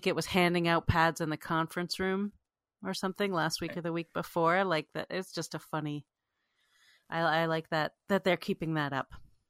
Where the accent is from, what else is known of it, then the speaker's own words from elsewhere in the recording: Canada; I'm Canadian